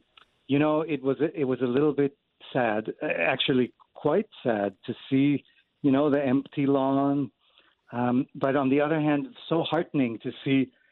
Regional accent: Jerusalem, Jerusalem District, Israel; When I was growing up in Jerusalem in the 1970s, music was really everywhere, and it was part of everybody's education.

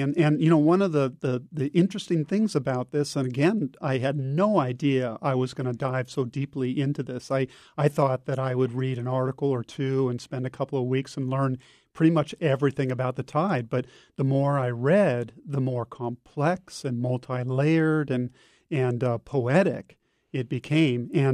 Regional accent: California, United States; I grew up in the California coast, surfing and sailing and diving

